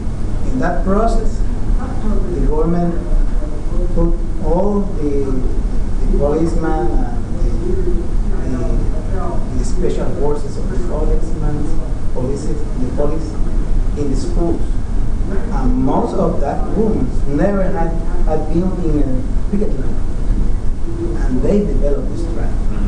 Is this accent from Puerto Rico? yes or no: yes; Puerto Rico; I am from Puerto Rico.